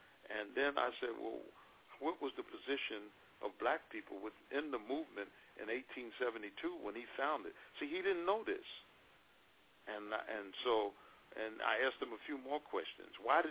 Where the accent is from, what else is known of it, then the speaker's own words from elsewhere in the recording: New York, United States; when I first accepted Islam in New York in 1960, I lived in Queens at the time that I accepted. I grew up in the South Bronx.